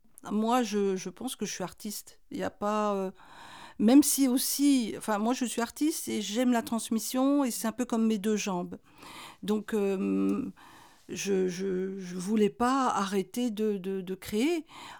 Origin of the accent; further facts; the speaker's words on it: Bourgogne-Franche-Comté, France; Moi, je suis originaire du Jura.